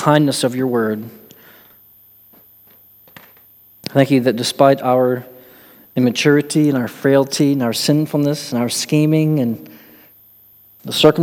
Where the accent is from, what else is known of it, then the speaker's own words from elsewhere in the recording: Texas, United States; accent: East Texas; mostly because she thought my East Texas accent was funny.